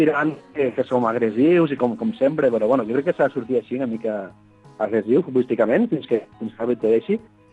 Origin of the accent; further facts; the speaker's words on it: Balaguer, Catalonia, Spain; Vinc de Balaguer, faig 150 quilòmetres de baixar i després de pujar.